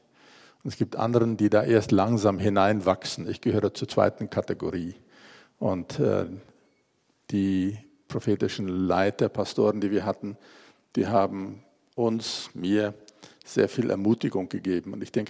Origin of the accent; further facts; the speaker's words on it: South Africa; first language German; Ich bin in Südafrika geboren und aufgewachsen und meine Vorfahren, die kamen als Missionare nach Südafrika. Und deswegen bin ich dann deutschsprachig in Südafrika aufgewachsen